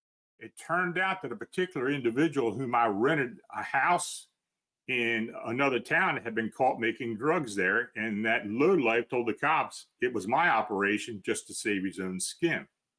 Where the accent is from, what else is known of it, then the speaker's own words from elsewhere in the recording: Lynnwood, Washington, United States; I'm from Linwood, Washington.